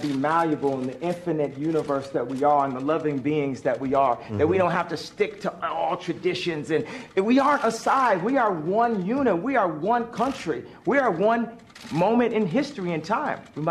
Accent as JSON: {"language": "English", "town": "Chicago", "region": "Illinois", "country": "United States", "tie": "born or raised there", "said": "So we're going to need to get a few breaks to be able to have some places in my hometown of Chicago, in the 2.7 million to the 9 million surrounding suburbs."}